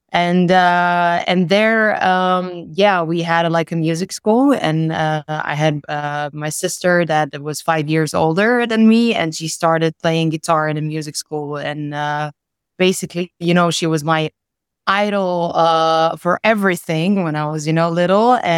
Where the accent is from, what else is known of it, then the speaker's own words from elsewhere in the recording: Crikvenica, Primorje-Gorski Kotar County, Croatia; Yeah, so I grew up in Croatia in a small town called Crikvenica, which is on the north part of the coast. It's a very beautiful touristic place.